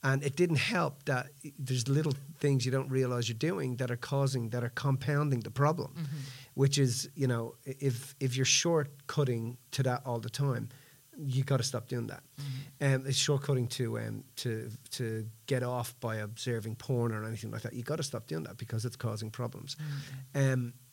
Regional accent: Ireland; And, you know, I'm Irish.

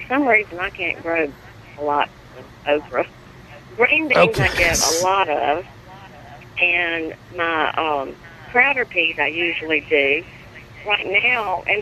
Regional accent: Monroe County, United States; I'm from Monroe County, but I was down here for the beach and heard your show

